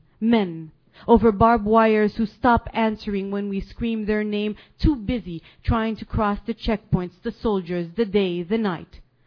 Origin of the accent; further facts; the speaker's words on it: Bethlehem, West Bank, Palestine; I go outside and I drive to my hometown, Bethlehem.